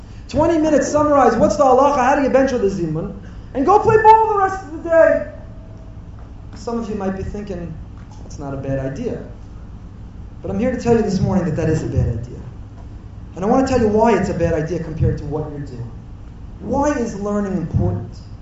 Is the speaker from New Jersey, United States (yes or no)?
yes; Teaneck, New Jersey, United States; I too remember fondly our high school days growing up in Teaneck